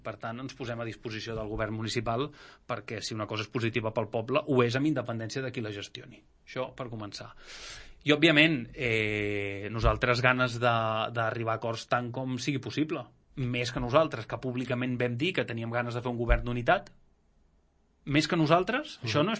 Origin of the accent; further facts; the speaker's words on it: Els Hostalets, Catalonia, Spain; com que jo els hostalets me'ls estimo molt, com és el meu poble